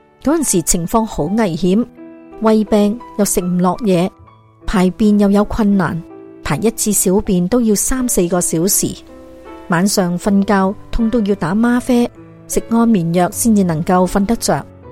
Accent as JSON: {"language": "Chinese", "region": "Fujian", "country": "China", "moved": "as an adult", "lives_now": "Canada", "said": "我来自中国福建省，2005年独自带着5岁的女儿在加拿大生活。"}